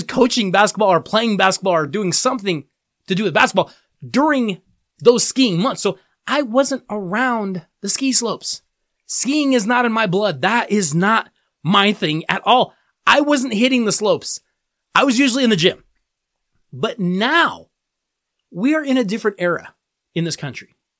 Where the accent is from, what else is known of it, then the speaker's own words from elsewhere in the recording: Colorado, United States; when people would hear that I'm from Colorado, they would always say the exact same thing. Oh, you're from Colorado? Well, you must be a skier. You must love the snow. Well, I love the snow. Yes, I grew up with snow